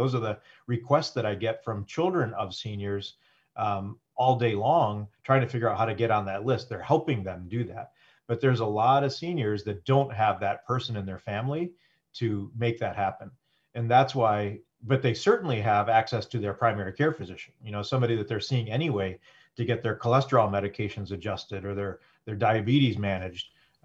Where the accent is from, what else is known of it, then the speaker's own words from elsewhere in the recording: Flint, Michigan, United States; So I'm an ear, nose, and throat physician here in my hometown of Flint, Michigan.